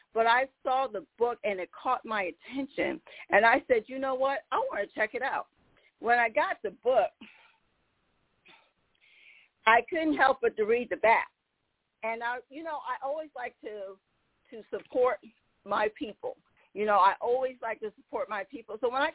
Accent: South Carolina, United States; She hails from, she's a local because I'm from South Carolina

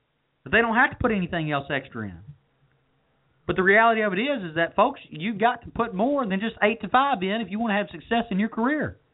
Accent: United States; man, the luxury of being an American, right?

